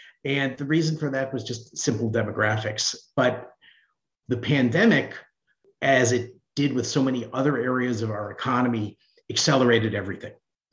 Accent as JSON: {"language": "English", "town": "Hartford", "region": "Connecticut", "country": "United States", "tie": "born or raised there", "said": "I was raised in Hartford, Connecticut, which you may know is a very poor city. I was raised within the city limits, but a nice street in a tough city."}